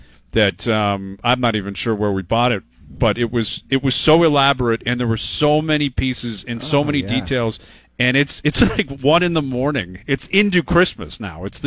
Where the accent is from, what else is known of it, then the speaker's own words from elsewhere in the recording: Canada; as a Canadian.